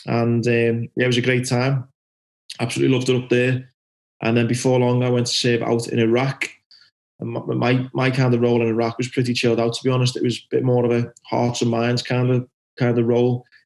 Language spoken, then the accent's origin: English; Bootle, North West England, United Kingdom; Yeah, so I grew up in Liverpool, a place called Bootle